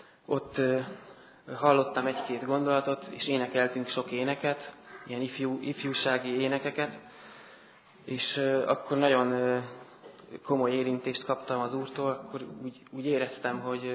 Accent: Nagyréde, Heves, Hungary; born there; Nagyrédén születtem, ez egy közepes, majdnem, hogy nagy falunak mondható Mátra alján. Több ezeren lakják most is, és nagyon szorgalmas, földműves nép.

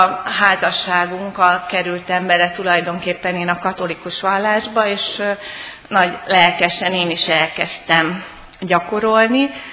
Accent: Szombathely, Vas, Hungary; Hát én Szombathelyi vagyok, és ez az épület konkrétan kötődik a gyerekkoromhoz is, mert ide jártam balettre, amikor pici voltam, és a szomszédos templomba kereszteltek meg.

